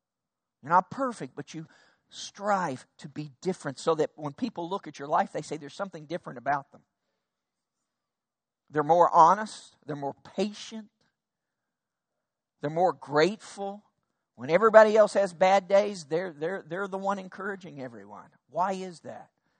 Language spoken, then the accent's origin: English; Lexington, Kentucky, United States; I grew up in Lexington, Kentucky, and I was not very good in grammar at all.